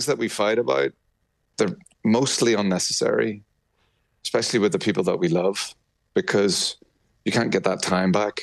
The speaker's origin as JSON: {"language": "English", "town": "Bangor", "region": "Northern Ireland", "country": "United Kingdom", "tie": "born or raised there", "said": "we do a show in my hometown of Bangor in Ward Park. The third one of those was my dad's last ever"}